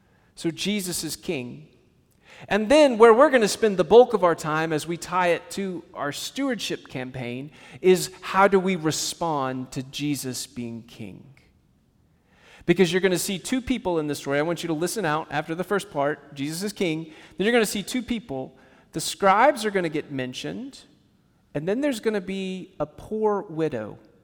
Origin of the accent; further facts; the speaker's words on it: Knoxville, Tennessee, United States; church that I grew up in Knoxville, Tennessee, Second Presbyterian Church, it was a large brick sanctuary.